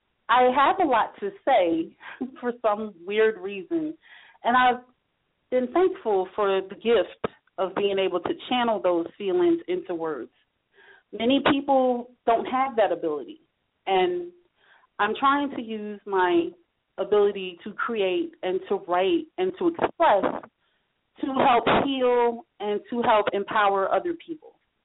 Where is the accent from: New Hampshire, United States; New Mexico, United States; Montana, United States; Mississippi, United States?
Mississippi, United States; Jackson; also born or lived in Detroit / Philadelphia; now in Atlanta, United States; I also represent Detroit. I was born in Detroit. I grew up in Jackson, Mississippi, and I stayed in Philadelphia for 7 years.